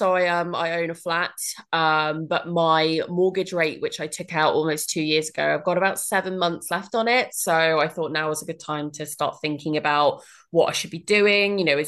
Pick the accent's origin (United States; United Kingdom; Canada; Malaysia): Canada; born there; So I was born in Canada, so I have a Canadian passport and also an English passport as well, so I'm dual national.